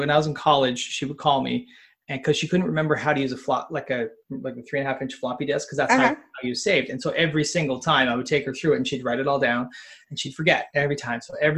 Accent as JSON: {"language": "English", "country": "Canada", "said": "I can play hockey, but I'm Canadian, so that's not hidden."}